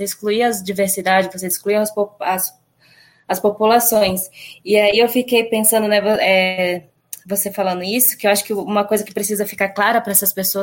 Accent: Brazil; Então, eu posso ser terena, mas eu sou brasileira, né?

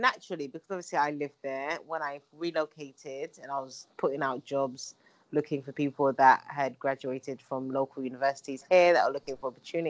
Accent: London, United Kingdom; now in Accra, Ghana; I relocated from London, the UK, to Ghana, and currently live in Accra, in a nutshell.

